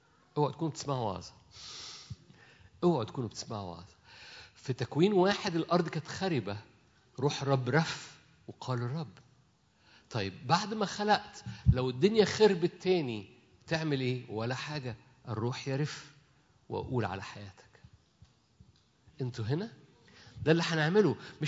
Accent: Minya, Minya Governorate, Egypt; بس انا من المنيا، عيلتي من المنيا، … من المنيا، اللي عند الكوبري، عند كوبري المنيا القديم. فانا اصلا منياوي،

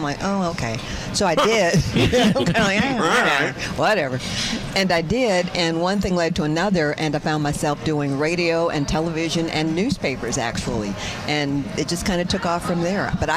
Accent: Detroit, Michigan, United States; I'm from Detroit, obviously, and I just kind of was raised during the time of Motown. So Motown was really big when I was a little girl.

